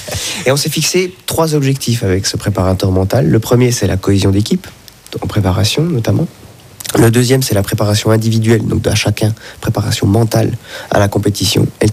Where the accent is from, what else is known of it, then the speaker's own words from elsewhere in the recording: Besançon, Bourgogne-Franche-Comté, France; now in Switzerland; J'étais en France voisine, et je ne suis pas de trop loin, puisque je suis de Franc-Comtois à l'origine, originaire de Besançon.